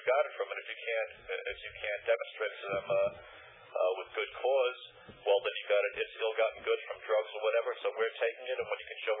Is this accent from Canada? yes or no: no; New Jersey, United States; Well, I'll tell you, Bill, I come from New Jersey, and I'll just tell you a short story.